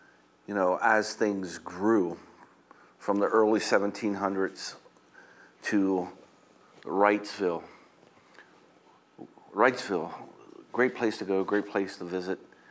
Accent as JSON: {"language": "English", "region": "Scotland", "country": "United Kingdom", "said": "I'm Scottish."}